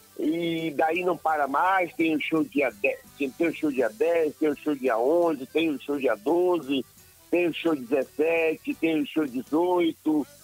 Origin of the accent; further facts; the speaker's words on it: Santiago do Iguape, Bahia, Brazil; Sou de Santiago do Iguape, distrito de Cachoeira.